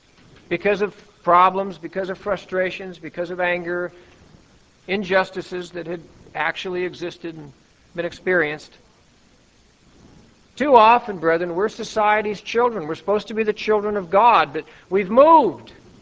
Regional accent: Pacific Northwest, United States; moved away; even though I'm from the Northwest, but had been out of the Northwest for many, many years

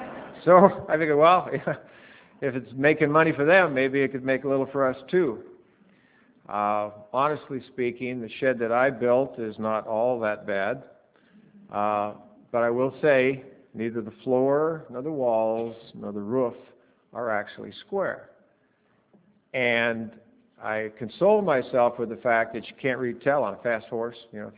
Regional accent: Medford, Oregon, United States; Oregon is near where I grew up in Medford, or at least for a number of years in my life.

